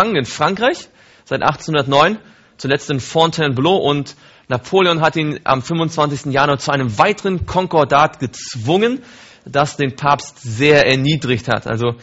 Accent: Mecklenburg-Vorpommern, Germany; Kann man noch stolz drauf sein, oder? Als Mecklenburger.

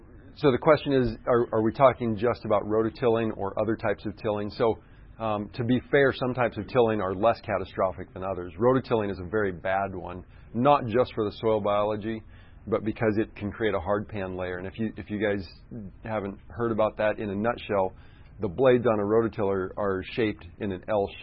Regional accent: Iowa, United States; I grew up in Iowa, like I said, and when I was young, it was before the days of some tillage reform

